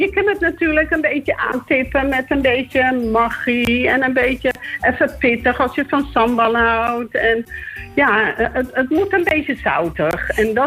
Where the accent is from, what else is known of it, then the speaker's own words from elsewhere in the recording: Zaandam, North Holland, Netherlands; born there; now in Almere, Netherlands; Ik kom uit Zaandam, geboren.